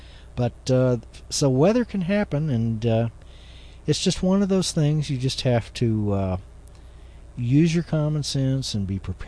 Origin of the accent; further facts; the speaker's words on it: Kansas, United States; I was born and raised in Kansas, and I have seen tornadoes not on the ground, but I've seen them kind of from a few miles away, kind of up in the sky.